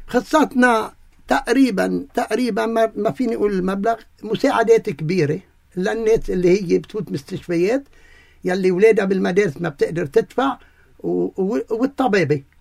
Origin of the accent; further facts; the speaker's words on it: Abdallah, North Governorate, Lebanon; نحن متشبثين بارضنا، وخاصه نحن بعبد الله متشبثين بضيعتنا